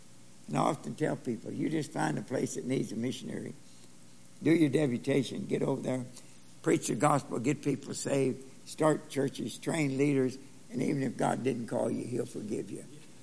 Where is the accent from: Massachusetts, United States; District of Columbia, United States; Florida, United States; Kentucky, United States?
Kentucky, United States; moved away as an adult; Just before I left for Japan, I went back to my hometown, Northern Kentucky. Fella that cut my hair when I was a boy.